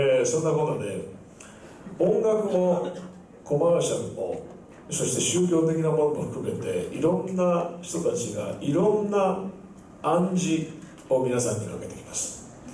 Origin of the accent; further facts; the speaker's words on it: Kansai, Japan; now in Tokyo, Japan; 俺生まれはやっぱり神戸でありまして、今もう学校卒業してからずっと向こうにいるんで東京で暮らしてる時間の方が今や長くなってしまったんですけれども、やっぱり生粋の関西人ということで